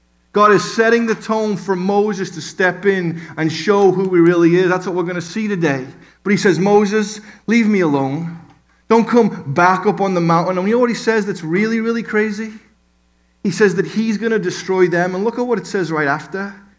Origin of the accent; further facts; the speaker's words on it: Liverpool, North West England, United Kingdom; Out popped the golden calf, and I'm from Liverpool. Liverpool people are crazy, amen?